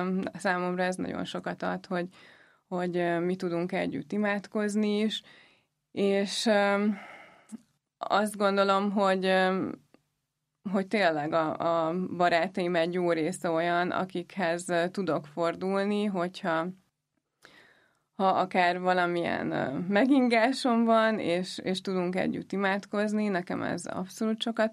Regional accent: Szombathely, Vas, Hungary; moved away as an adult; now in Budapest, Hungary; amikor 18 évesen Budapestre költöztem, mert amúgy Szombathelyen nőttem föl, és akkor jöttem egyetemre

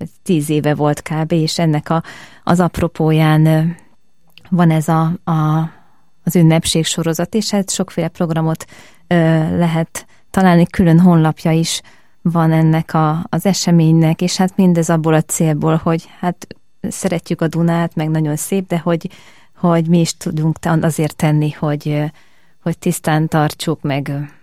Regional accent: Eger, Heves, Hungary; born there; szívem megmelegszik, ugye, mert én egri születésű vagyok

